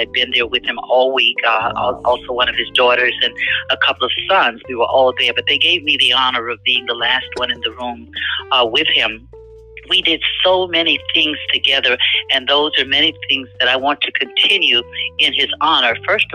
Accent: Louisiana, United States; You know, I'm from Louisiana. I'm a Louisiana. I'm a country girl, and I love to hear from folks back home.

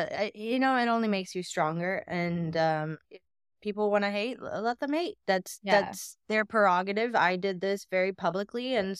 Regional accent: Atlanta, Georgia, United States; also born or lived in Florida; So I was born in Florida, raised in Atlanta. And so we were there since I was like 4. So Atlanta has always been a big thing for me.

